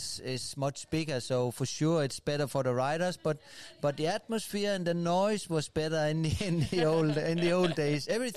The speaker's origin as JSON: {"language": "English", "country": "Denmark", "said": "I'm from Denmark."}